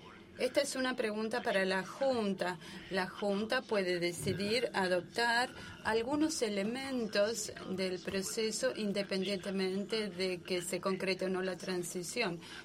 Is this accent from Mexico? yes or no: no; China; Spanish is a second language; vengo de China. Les pido si por favor me permiten hablar en chino para hacer mi pregunta.